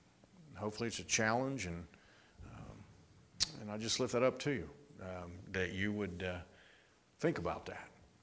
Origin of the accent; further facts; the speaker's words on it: Middletown, Ohio, United States; born there; I was born in August of 65 in Middletown, Ohio.